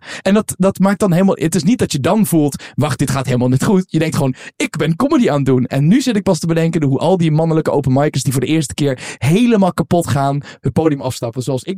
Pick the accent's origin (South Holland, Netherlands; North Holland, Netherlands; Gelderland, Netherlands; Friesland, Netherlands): Gelderland, Netherlands; Culemborg; Ik kom uit Culemborg.